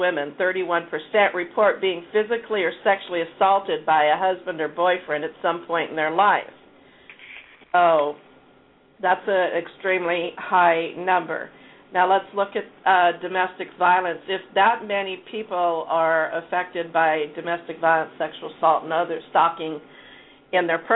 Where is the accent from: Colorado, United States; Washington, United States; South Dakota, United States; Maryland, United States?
Washington, United States; Vancouver; On Monday, I started in my hometown of Vancouver